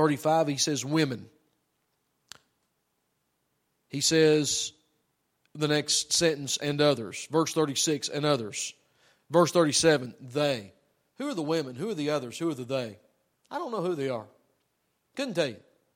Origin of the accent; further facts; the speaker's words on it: Tennessee, United States; Look, I'm from Tennessee. I'm a hillbilly. I'm a redneck.